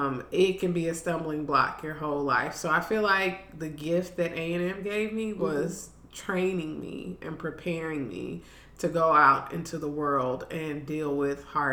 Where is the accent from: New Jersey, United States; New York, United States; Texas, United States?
Texas, United States; Houston; Born and raised, proud Houston Texan all my life.